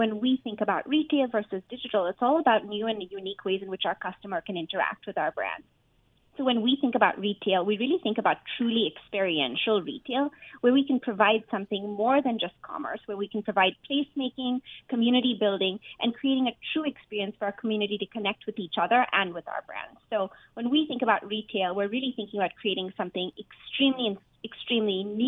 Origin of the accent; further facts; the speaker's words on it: India; now in United States; my home country of India